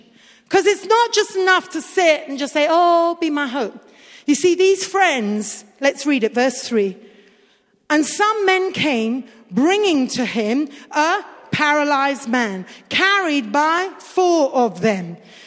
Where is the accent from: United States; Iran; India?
India; I grew up in India.